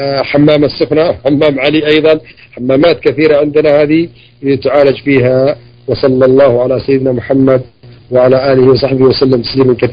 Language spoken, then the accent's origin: Arabic; Yemen; وإنما الحمام البخاري عندنا في اليمن